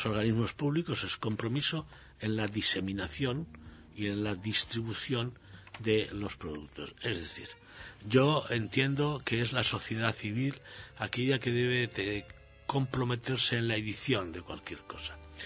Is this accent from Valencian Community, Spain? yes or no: yes; Valencian Community, Spain; nosotros, como numantinos valencianos, no sé si numantinos o saguntinos